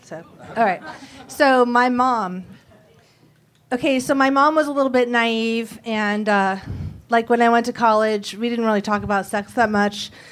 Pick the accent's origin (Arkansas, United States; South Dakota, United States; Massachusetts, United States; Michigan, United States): Michigan, United States; And we're from the Midwest. We're from Michigan.